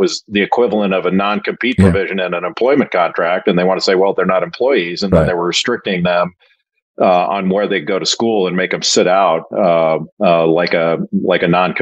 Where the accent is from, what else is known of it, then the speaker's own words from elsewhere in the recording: Los Angeles, California, United States; but I grew up in Los Angeles.